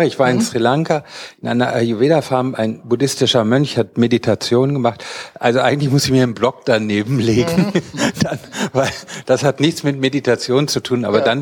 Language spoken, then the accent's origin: German; North Rhine-Westphalia, Germany; Ich bin Westfale.